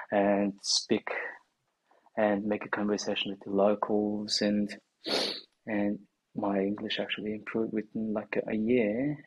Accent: Mongolia; now in Australia; So, I was born in Mongolia and raised in Mongolia, and I moved to Australia in 2009.

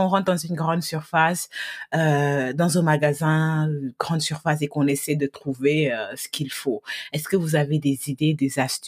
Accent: Senegal; en tant que Sénégalaise

